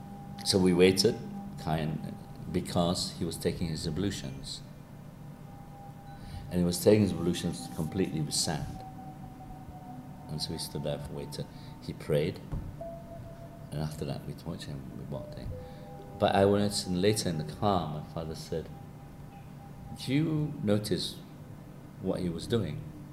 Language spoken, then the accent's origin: English; Egypt; I grew up in Egypt. I remember, you know, I was playing football in Segambut. I was 3 or 4, I mean, before we moved out.